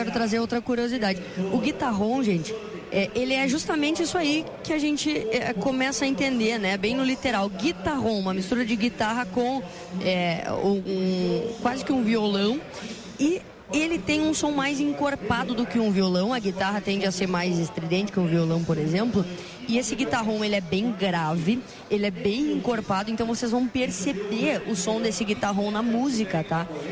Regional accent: Palmeira das Missões, Rio Grande do Sul, Brazil; minha terra natal, Palmeira das Missões, bom festival.

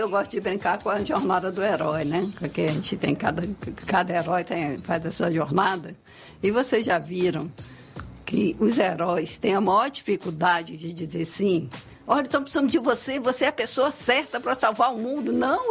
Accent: Rio de Janeiro, Brazil; now in Bahia, Brazil; eu nasci no Rio, e sou carioca da gema, mas os cariocas que me perdoem, o acarajé soteropolitano é muito melhor.

